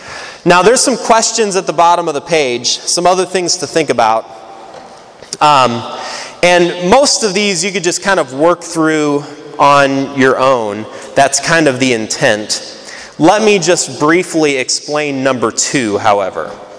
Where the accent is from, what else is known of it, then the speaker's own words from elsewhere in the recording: Indiana, United States; I grew up in Northwest Indiana.